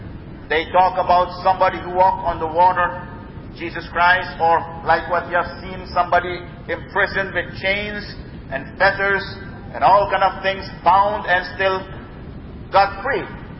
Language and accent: English; Suriname; moved away; I come from South America, Suriname. I came to this country 5 years ago.